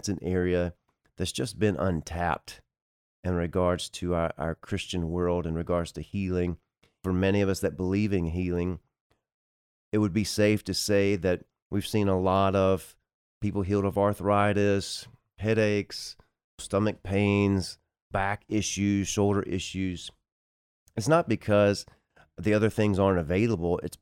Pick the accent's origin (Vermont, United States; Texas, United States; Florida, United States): Texas, United States; I get to go back to my home state of Texas.